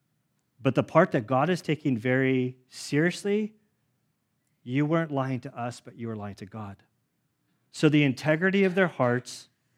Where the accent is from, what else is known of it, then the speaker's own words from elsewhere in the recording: United States; because I'm an American Christian, we always have to point out